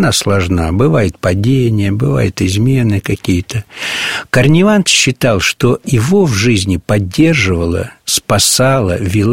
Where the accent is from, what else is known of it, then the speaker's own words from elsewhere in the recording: Yelets, Lipetsk Oblast, Russia; also born or lived in Perm / Ukraine / Romania; когда отец перестал служить, мы вернулись на родину. Родители – это Липецкая область нынешняя. Раньше она была Орловская, город Елец. Вот школа, я там вырос.